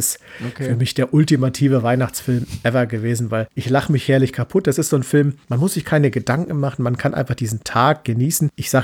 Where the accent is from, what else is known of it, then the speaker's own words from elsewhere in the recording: Northern Germany, Germany; Ich komme ja aus dem Norden, da lag auch Schnee